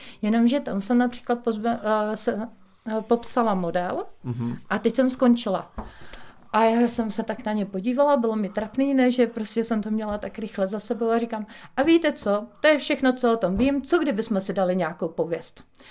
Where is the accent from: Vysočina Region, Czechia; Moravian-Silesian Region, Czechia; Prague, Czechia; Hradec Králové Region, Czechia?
Vysočina Region, Czechia; jsem z Vysočiny, takže já se seznamuju tady s tím krajem, i když jsem tady 10 let